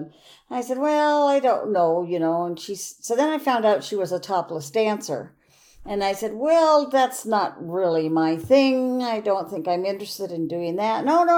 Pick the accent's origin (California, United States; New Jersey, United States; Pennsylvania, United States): California, United States; San Diego; born there; also born or lived in San Francisco / Illinois / Seattle; I was born in San Diego, California, March 25th, 1942.